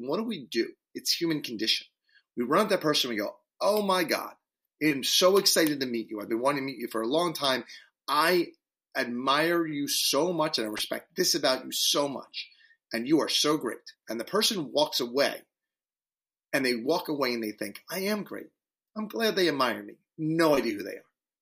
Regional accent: East Coast, United States; I'm from the East Coast, and one of the things that I do miss sometimes

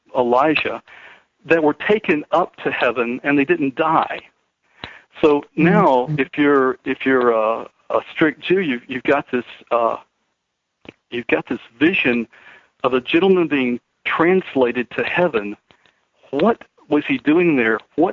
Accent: Deep South, United States; I am from the Deep South, the Bible Belt, and was going through seminary training

